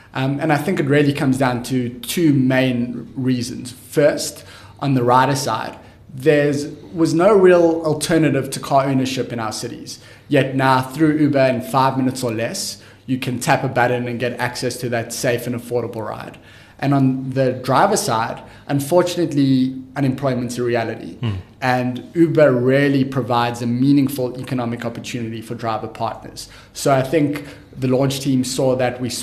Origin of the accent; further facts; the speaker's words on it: South Africa; It was really a unique opportunity to be part of this global tech company in my home country